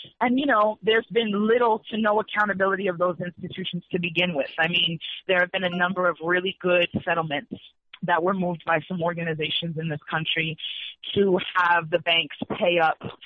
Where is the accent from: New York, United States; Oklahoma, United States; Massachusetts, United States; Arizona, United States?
New York, United States; I'm from New York